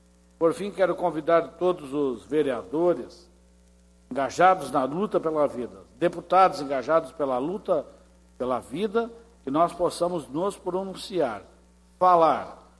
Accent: Guaramirim, Santa Catarina, Brazil; como também na minha cidade natal, Guaramirim

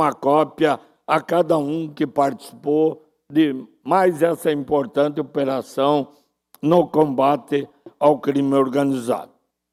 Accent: Canoinhas, Santa Catarina, Brazil; born there; Eu nasci em Canoinhas

